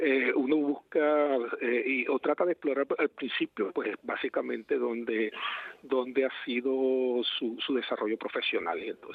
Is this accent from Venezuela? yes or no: yes; Venezuela; moved away as an adult; now in Spain; yo ando pues en un proceso de asilo en España. Yo soy venezolano, tengo unos 6-7 meses aquí en España